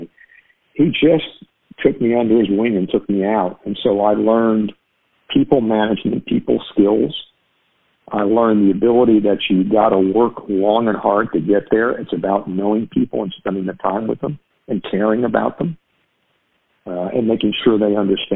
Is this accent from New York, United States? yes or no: yes; New York, United States; moved away as an adult; I was this guy from New York who was respected when I was in New York and at the label, And then I came down here and everybody thought, well, he's a hillbilly, he doesn't know shit.